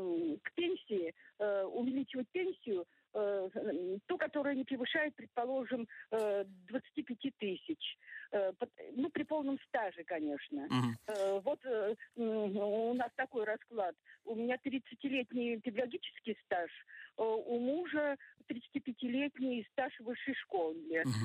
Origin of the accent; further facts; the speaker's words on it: Saint Petersburg, Russia; Здравствуйте … я из Санкт-Петербурга.